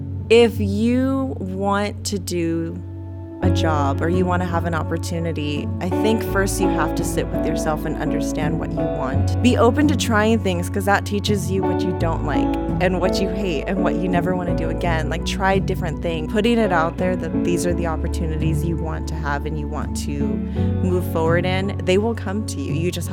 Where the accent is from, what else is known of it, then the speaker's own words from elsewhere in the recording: Oceanside, California, United States; now in Temecula, United States; I'm from Oceanside, born and raised in California, and I currently live in Temecula, California.